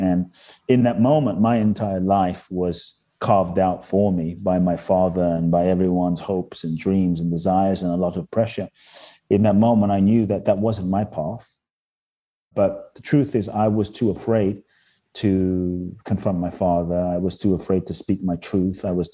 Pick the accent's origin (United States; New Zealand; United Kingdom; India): United Kingdom; London; Growing up in London, I would see people that seemed to have every reason to be happy.